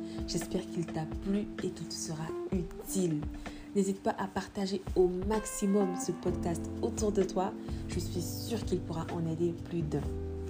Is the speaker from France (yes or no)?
no; Côte d’Ivoire; la Côte d'Ivoire, qui est mon pays d'origine.